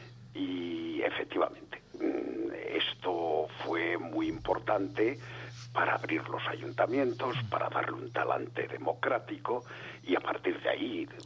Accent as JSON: {"language": "Spanish", "region": "Galicia", "country": "Spain", "tie": "born there", "lives_now": "Bergara, Spain", "said": "yo nací en Galicia y anduve por todo el estado estudiando y caí en Vergara hace 50 años."}